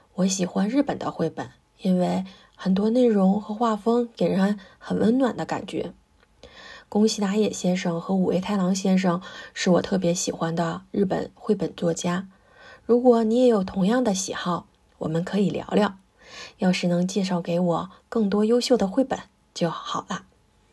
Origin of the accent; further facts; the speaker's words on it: Changchun, Jilin, China; Japanese is a second language; 出身は長春です。長春は中国の東方の方で冬が長い地域です。